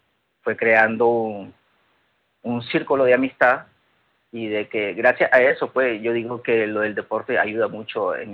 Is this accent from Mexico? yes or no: no; Nicaragua; moved away as an adult; now in Spain; En Nicaragua, en mi país, yo tenía, bueno, un trabajo laboral normal de administrativo. Uh-huh. Aquí en España he elaborado de diversos tipos he tenido diversos tipos de trabajo. Uh-huh. Ya sea obviamente como inmigrante